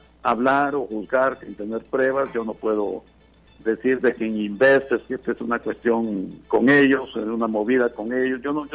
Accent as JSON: {"language": "Spanish", "country": "Honduras", "said": "esa es mi cuestión como ciudadano hondureño"}